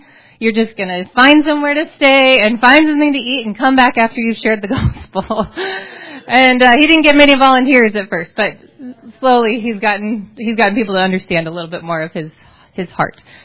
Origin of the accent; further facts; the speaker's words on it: Glendale, Arizona, United States; I was born and raised in Arizona, in Glendale. I went to school in Flagstaff, and this is home. My family is all here.